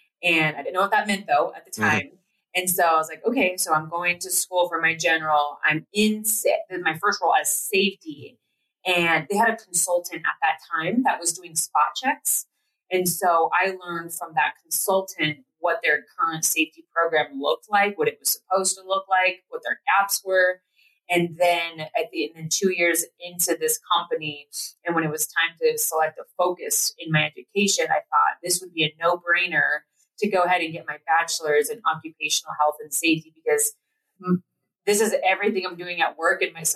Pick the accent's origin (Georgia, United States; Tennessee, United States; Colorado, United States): Colorado, United States; Platteville; And we grew up in Platteville, Colorado.